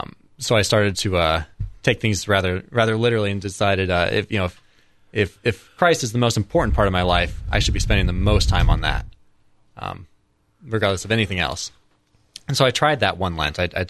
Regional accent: Colorado, United States; But I grew up in Colorado with a Catholic family, not extraordinarily devout, but practicing.

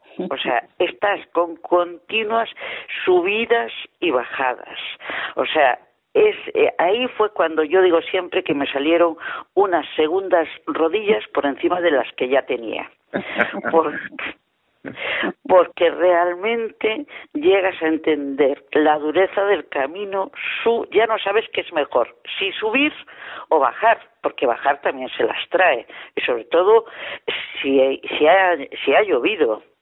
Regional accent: Vigo, Galicia, Spain; yo soy de Vigo

